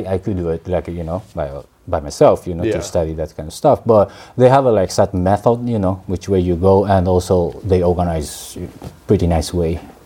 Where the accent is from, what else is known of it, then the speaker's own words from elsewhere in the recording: Kobe, Hyogo, Japan; now in New York, United States; Yes, I'm from Kobe, Japan.